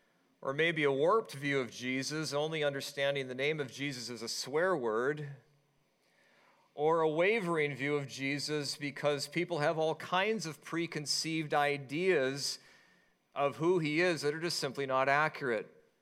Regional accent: Vancouver, British Columbia, Canada; where I grew up in Vancouver

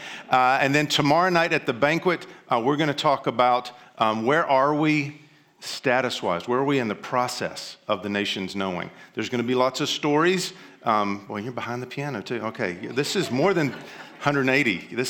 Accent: Tennessee, United States; accent: southern; also born or lived in China; You know, I lost a lot of my southern accent when I moved overseas. I taught English in China for a long time, and so I moved my accent out of the way. But as I've moved back now to Western Tennessee

